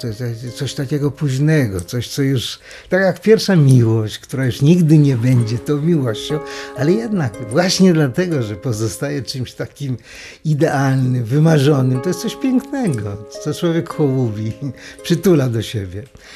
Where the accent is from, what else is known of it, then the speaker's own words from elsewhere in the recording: Siberia, Russia; a myśmy byli tam w Syberii. I teraz w Syberii ja się wychowałem jako Polak. Mama ze mną mówiła po polsku, nie po rosyjsku, nie po żydowsku, tylko po polsku.